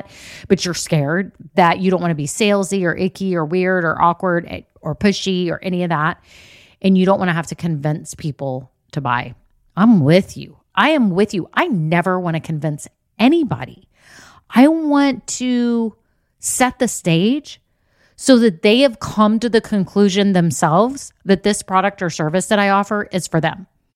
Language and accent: English; Texas, United States; And I had some like Texas Longhorn stuff, Texas A&M, because I'm from Texas.